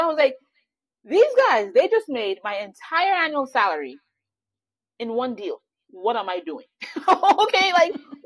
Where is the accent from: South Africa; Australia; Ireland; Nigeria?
Nigeria; now in United States; I guess I was born and raised in Nigeria